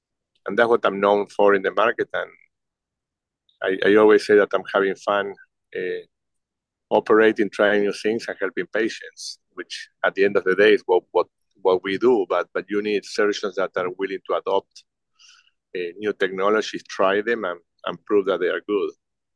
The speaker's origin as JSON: {"language": "English", "country": "Argentina", "second_language": "English", "said": "So I am from Argentina. … is Irish. My grandfather was Irish."}